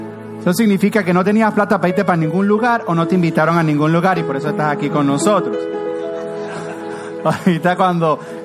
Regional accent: Venezuela; Soy venezolano.

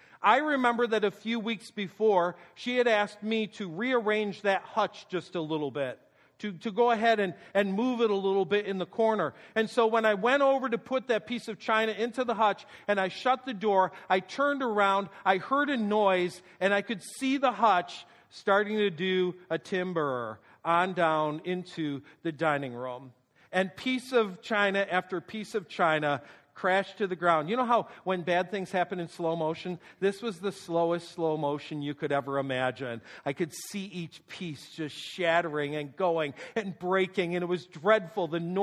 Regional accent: New York, United States; So I grew up in Western New York in what I would call a muddle class family.

